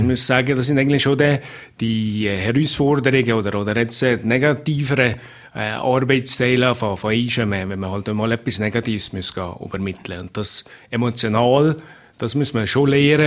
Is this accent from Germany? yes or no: no; Valais, Switzerland; wir hier vor Ort als Walliser